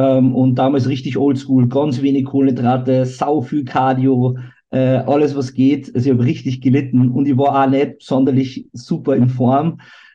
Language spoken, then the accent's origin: German; Salzburg, Austria; ich war in Salzburg, wo ich herkomme